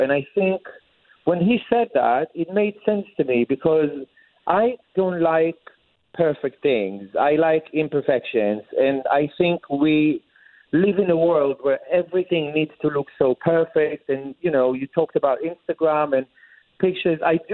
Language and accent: English; Israel; You know, I want to give people a part of my history as a child growing up in Israel with a mother who cooked and baked her entire life.